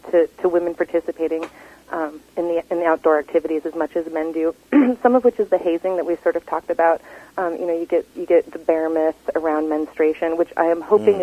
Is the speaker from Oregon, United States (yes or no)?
yes; Portland, Oregon, United States; I did. I grew up in Portland, Oregon.